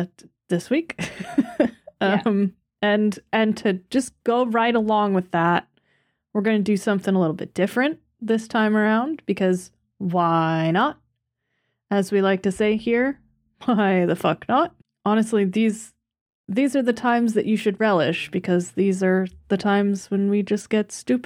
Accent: United States; You say that as if me, an American, would actually know about the Constitution and its amendments.

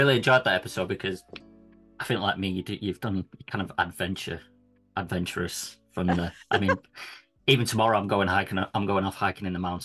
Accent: Manchester, North West England, United Kingdom; now in England; So I'm from Manchester in the UK. Moved down to the Midlands now

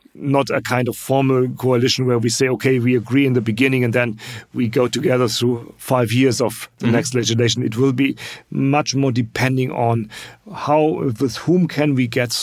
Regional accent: Germany; my home country, Germany, is the most prominent one.

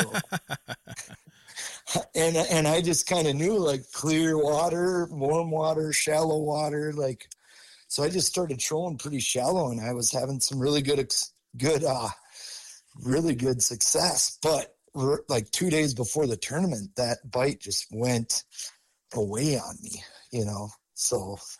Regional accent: Minnesota, United States; kind of bring our knowledge, us growing up in Minnesota, more Mississippi River.

